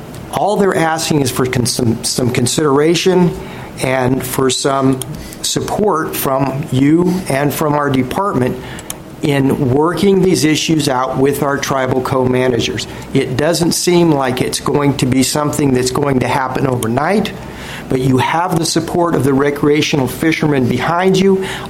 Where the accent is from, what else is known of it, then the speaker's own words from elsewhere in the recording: Tacoma, Washington, United States; I'm from Tacoma.